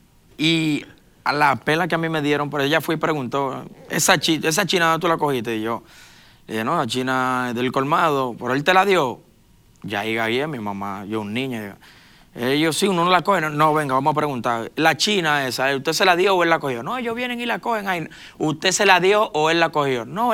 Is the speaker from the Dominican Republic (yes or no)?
yes; Dominican Republic; No, y de donde vengo, de mi República Dominicana.